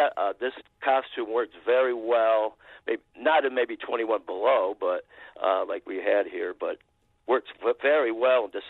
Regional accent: Indiana, United States; I grew up in Lake County, Indiana, actually, so only 45 miles from, you know, downtown, so straight south.

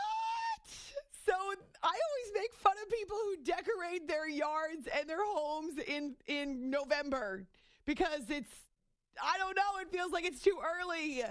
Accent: New Hampshire, United States; I get a real tree because I'm from New Hampshire and fake trees are like cheating.

